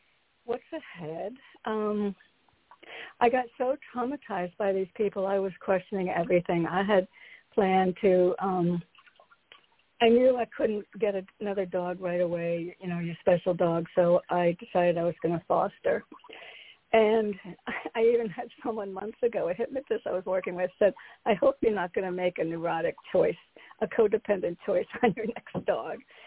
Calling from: Connecticut, United States; from Connecticut.

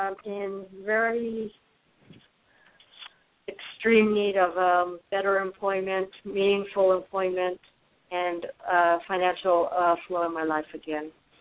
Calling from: Colorado, United States; from Colorado.

